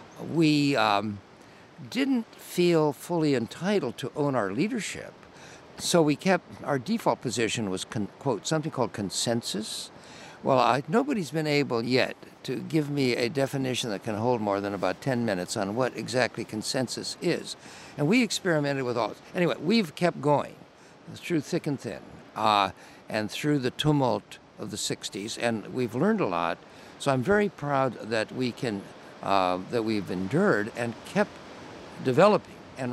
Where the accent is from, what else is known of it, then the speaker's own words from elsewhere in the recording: United States; Well, I would say you get a big head start being American.